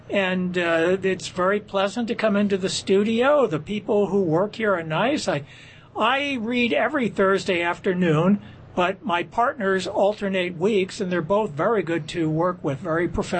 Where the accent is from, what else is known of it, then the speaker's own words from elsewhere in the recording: Florham Park, New Jersey, United States; I grew up in Florham Park.